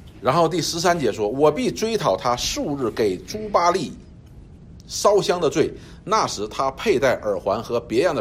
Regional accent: China; 我们中国人有好多时候形容这样的，什么不撞南墙不回头

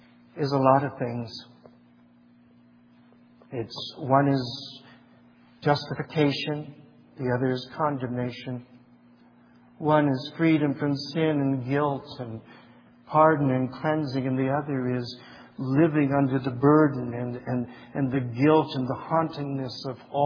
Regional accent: Windsor, Ontario, Canada; and I grew up in Windsor, and he played across the road across the river in Detroit.

